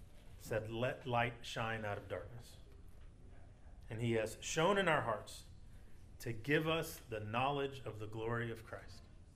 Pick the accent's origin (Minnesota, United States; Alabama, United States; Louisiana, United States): Louisiana, United States; I grew up in Louisiana.